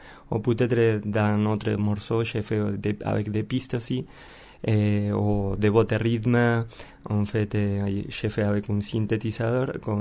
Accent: Argentina; French is a second language; moved away as an adult; J'ai quitté l'Argentine et je suis immigrant, comme beaucoup de monde.

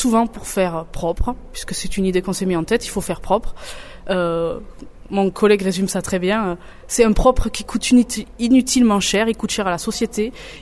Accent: Occitanie, France; Je suis originaire du département du Gers, département dans lequel j'habite.

